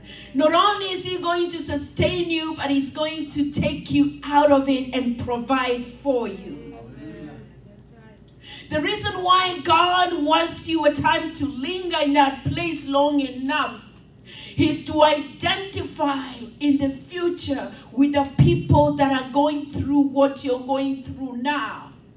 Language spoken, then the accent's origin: English; Kenya; You know, I come from Kenya, so I know what running is.